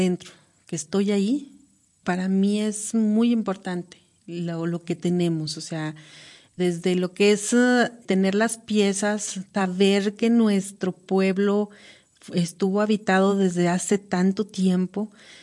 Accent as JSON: {"language": "Spanish", "town": "El Nayar", "region": "Nayarit", "country": "Mexico", "said": "yo donde yo voy, yo siempre les digo, yo soy de mi pueblo, el Nayar."}